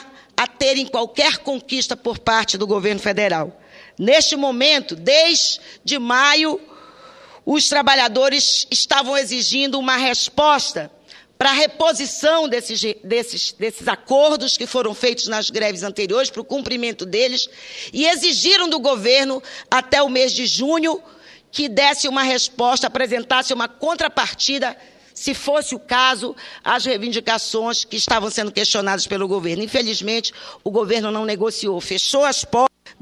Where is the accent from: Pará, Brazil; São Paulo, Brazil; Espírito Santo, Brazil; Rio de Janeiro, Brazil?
Pará, Brazil; minha, que sou do Pará